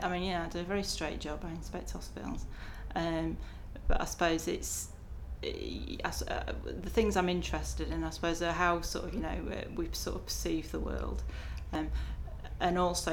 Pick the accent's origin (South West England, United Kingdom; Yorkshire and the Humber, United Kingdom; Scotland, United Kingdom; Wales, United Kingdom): Yorkshire and the Humber, United Kingdom; Sheffield; I was born in Sheffield. I suppose originally sort of very sort of working class sort of background, you know, my sort of dad was a steel worker and both my grandfathers were steel workers, both my grandmothers were domestics